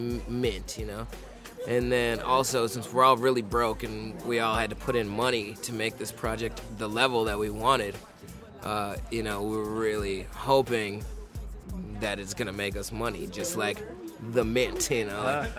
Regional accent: Minnesota, United States; We're from Minnesota, dude.

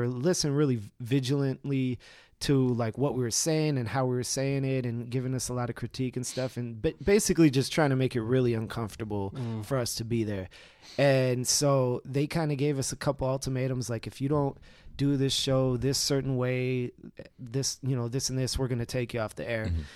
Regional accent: Minneapolis, Minnesota, United States; I'm born and raised in Minneapolis, and so I'm big on, you know, our community doing the things that we should do for our people.

